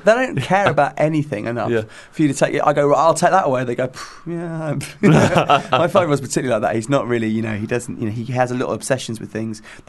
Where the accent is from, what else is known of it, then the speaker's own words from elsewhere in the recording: England, United Kingdom; I think I'm English.